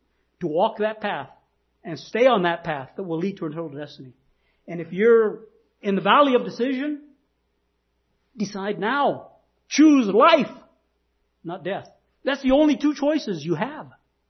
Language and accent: English; Green River, Wyoming, United States; I mean, I'm on Facebook with where I grew up in Green River, Wyoming.